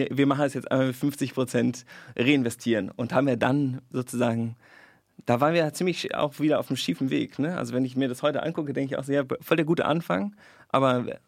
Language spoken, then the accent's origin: German; Hamburg, Germany; born there; ich bin in Hamburg geboren